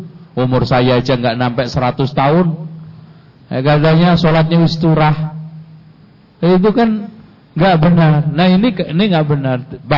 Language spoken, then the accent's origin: Indonesian; Lamongan, East Java, Indonesia; Tapi yang penting jangan kayak orang di Jawa Timur, daerah saya, Lamongan.